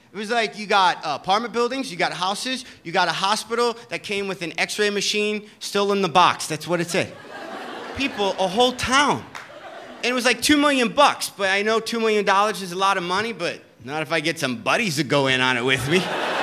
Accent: Detroit, Michigan, United States; Found for sale in my hometown of Detroit.

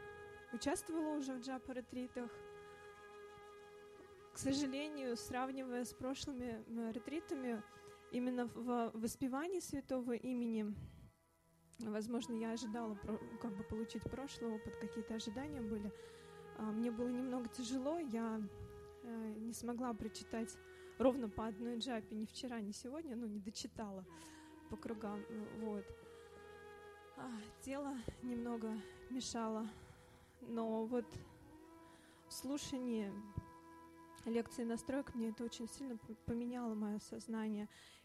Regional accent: Penza, Penza Oblast, Russia; я из Пензы, с мужем приехали.

